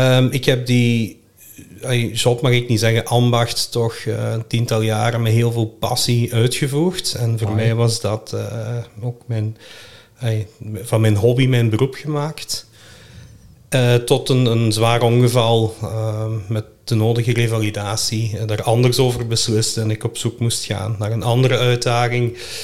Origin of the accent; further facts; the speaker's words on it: Sint-Truiden, Flanders, Belgium; 42 jaar, geboren en getogen in Sint-Truiden.